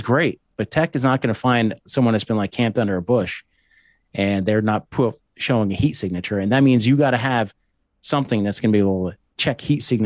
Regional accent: East Coast, United States; And then I'm also from the East Coast.

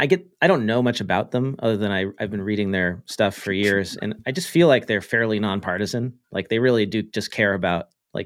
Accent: California, United States; California, my home state.

